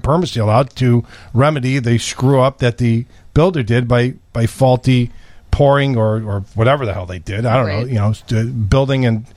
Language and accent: English; Des Plaines, Illinois, United States; Thank God I grew up in Des Plaines.